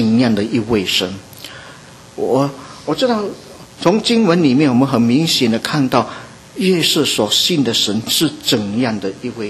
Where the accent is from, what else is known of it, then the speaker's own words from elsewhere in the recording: China; 照情照理，我们中国人啊，以中国人来看